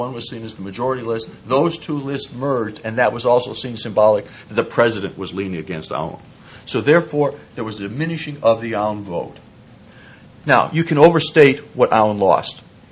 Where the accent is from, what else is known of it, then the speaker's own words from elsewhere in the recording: Chicago, Illinois, United States; As I grew up in Chicago, and the first election I monitored was the Marcos Aquino election to the Philippines.